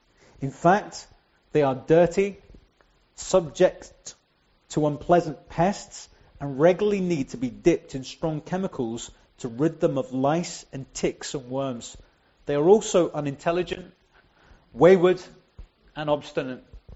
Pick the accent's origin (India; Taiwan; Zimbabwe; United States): India; My wife's British and I'm Indian, so he's a half caste.